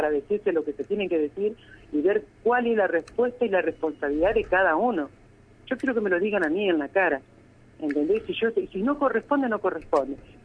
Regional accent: Santa Fe, Argentina; yo te digo, soy de Santa Rosa de Lima.

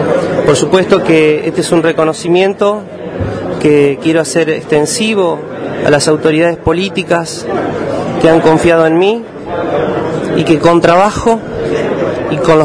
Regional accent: Santa Fe, Argentina; Yo soy de Santa Fe, vivo en Santa Fe, amo mi Santa Fe.

